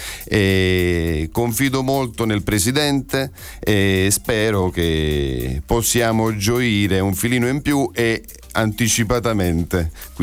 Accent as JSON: {"language": "Italian", "town": "San Martino Valle Caudina", "region": "Campania", "country": "Italy", "said": "sono della provincia di Avellino, precisamente Valle Caudina, in un paese che si chiama San Martino, Valle Caudina."}